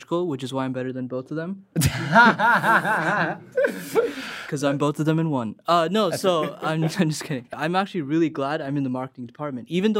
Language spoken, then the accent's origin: English; California, United States; I am from Orange County, and I go to school here in UC San Diego.